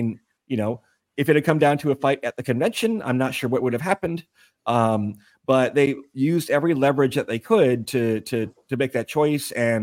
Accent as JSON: {"language": "English", "town": "East Lansing", "region": "Michigan", "country": "United States", "tie": "born or raised there", "said": "I'm from Michigan. Grew up in East Lansing, Michigan, Michigan State University."}